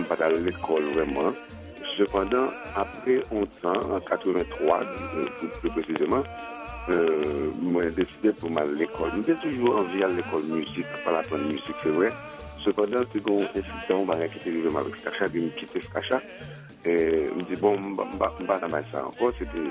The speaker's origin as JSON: {"language": "French", "country": "Haiti", "said": "Donc, bon, en tant qu'haïtien, mon qui est mon matériel, c'est"}